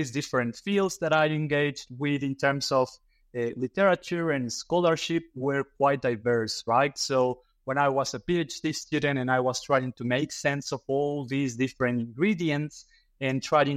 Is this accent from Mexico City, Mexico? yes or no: no; Tehuacan, Puebla, Mexico; English is a second language; moved away as an adult; also born or lived in Veracruz; Well, as some of our listeners may guess from my accent, I'm Mexican. So I was born and raised in a small city in the state of Puebla called Tehuacan. And I lived there through my youth. And then I moved to another state in Mexico called Veracruz.